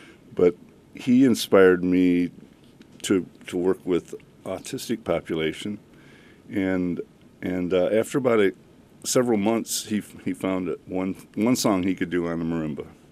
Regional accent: Adrian, Michigan, United States; also born or lived in Tecumseh; Yeah, I was born in Tecumseh and went to high school in Adrian, Michigan.

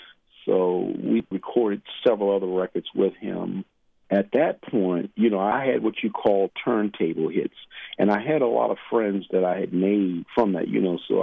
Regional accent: Brooklyn, New York, United States; I grew up with him in the Fort Greene in Brooklyn. So I was like 11.

